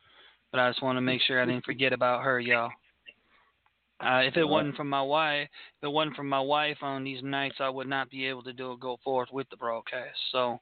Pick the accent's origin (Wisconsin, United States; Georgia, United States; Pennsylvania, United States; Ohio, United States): Wisconsin, United States; Milwaukee; I grew up here in Milwaukee, Wisconsin, and we served hundreds of homeless.